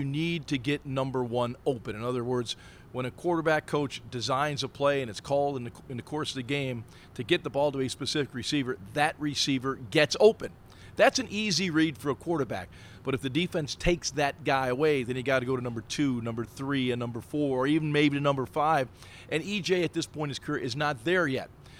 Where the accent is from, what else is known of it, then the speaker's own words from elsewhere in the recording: Lackawanna, New York, United States; And I could think back to my formative years of growing up in Lackawanna and going out to Hamburg when the Buffalo Bills used to have their practice.